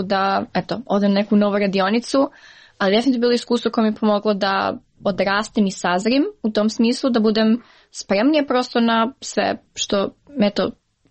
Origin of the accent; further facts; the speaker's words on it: Niš, Southern and Eastern Serbia, Serbia; now in United States; imam loš akcenat kad pričam engleski, imam akcenat kad pričam srpski, što sam iz Niš